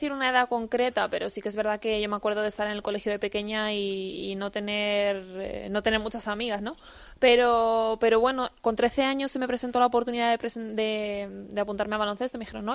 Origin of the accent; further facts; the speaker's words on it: Villarrobledo, Castilla-La Mancha, Spain; De Villarrobledo, Albacete.